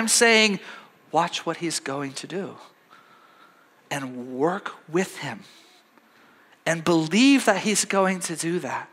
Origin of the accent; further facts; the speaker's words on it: United States; this thing that I'm not used to as an American.